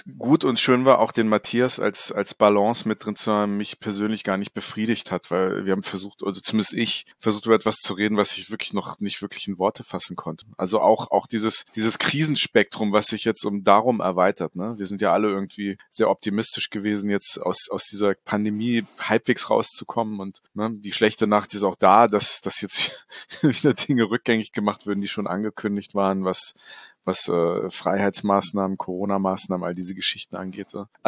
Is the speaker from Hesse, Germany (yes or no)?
yes; Wiesbaden, Hesse, Germany; born there; Die schönste nach meinem Geburtsort Wiesbaden.